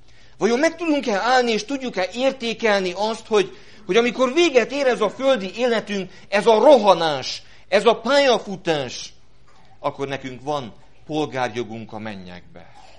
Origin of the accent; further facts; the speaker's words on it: Eger, Heves, Hungary; magyar állampolgár vagyok. És annál is inkább, mert egyik részről, Magyarországról származok, Eger környékéről